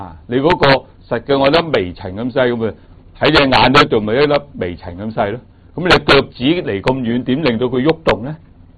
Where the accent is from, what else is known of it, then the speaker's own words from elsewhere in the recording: China; 好似我哋中國人講，有個魂魄喺我哋嘅身裏面啊